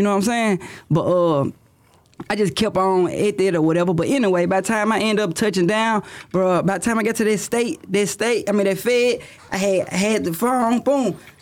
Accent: Memphis, Tennessee, United States; No, matter of fact, I'm from Memphis, but I catch the rap in Atlanta.

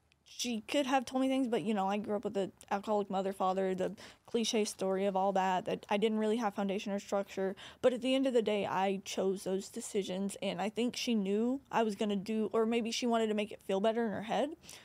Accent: Corpus Christi, Texas, United States; It was quite a few in my hometown.

